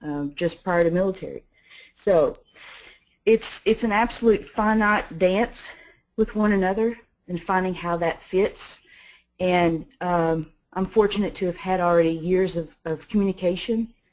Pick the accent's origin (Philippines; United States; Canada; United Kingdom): United States; the South; and of course I'm from the South, so I'm going to have sayings